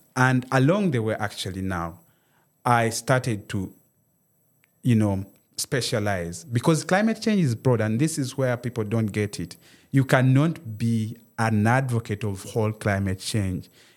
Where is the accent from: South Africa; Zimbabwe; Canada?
Zimbabwe; One, I come from Zimbabwe. That's where my village is. And we are predominantly livestock farmers. And this area is known to be very dry.